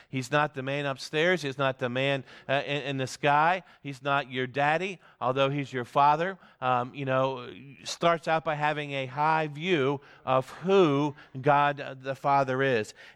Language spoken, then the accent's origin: English; Pennsylvania, United States; When I grew up in Pennsylvania